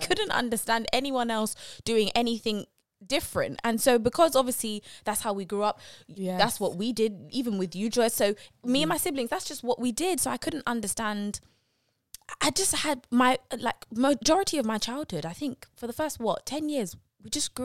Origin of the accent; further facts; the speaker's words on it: London, United Kingdom; so I'd give up on Morley's, and I'm from South.